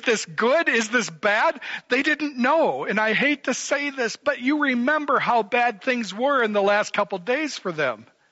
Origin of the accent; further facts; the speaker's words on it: Sabula, Iowa, United States; Sebula is my hometown, and yes, it's the only island city in all of Iowa.